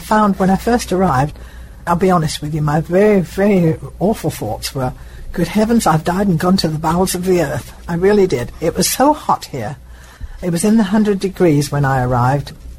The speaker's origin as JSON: {"language": "English", "region": "England", "country": "United Kingdom", "moved": "yes", "lives_now": "United States", "said": "Being English and coming from a cool climate, I was told that my blood was like that of an Eskimo."}